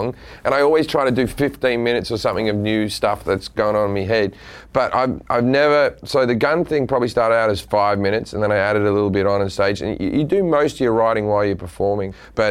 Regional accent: Australia; I think coming at it as an Australian gave me a little bit more levity in the whole thing, because I grew up in a gun-free society.

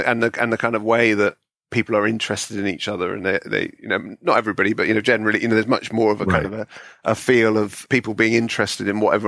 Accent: Bristol, South West England, United Kingdom; kind of like my memory of growing up in Bristol.

